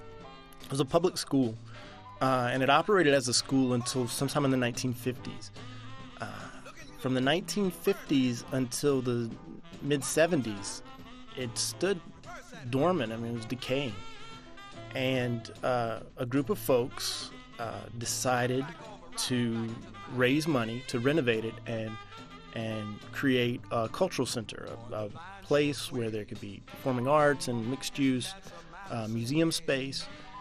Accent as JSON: {"language": "English", "town": "Madison", "region": "Georgia", "country": "United States", "tie": "born or raised there", "lives_now": "Brooklyn, United States", "said": "I'm a filmmaker based in Brooklyn, New York. I grew up in Madison, Georgia, mostly in the 80s. I was born in 78, and there was and still is no movie theater in town."}